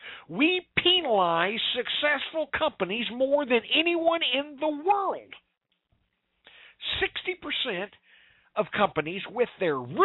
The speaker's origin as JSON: {"language": "English", "region": "Missouri", "country": "United States", "said": "I'm from Missouri. If you're listening from outside the state, Missouri Grassroots Coalition Radio should have given it away."}